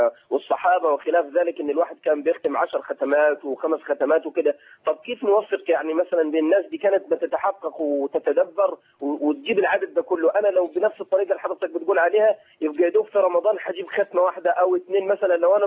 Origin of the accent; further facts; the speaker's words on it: Upper Egypt, Egypt; عندنا في الصعيد يمكن ايه وربما كانت الصلاه كنقر الغراب يعني